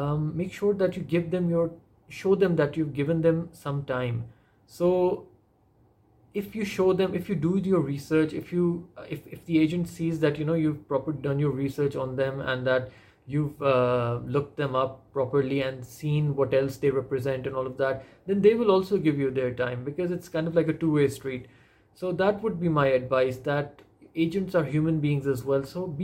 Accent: Pakistan; But as a Pakistani author, I think it's even more difficult. Pakistan is a country of over 220 million people

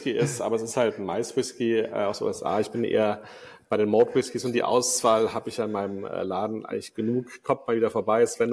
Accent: Frankfurt, Hesse, Germany; Als Frankfurter, ja

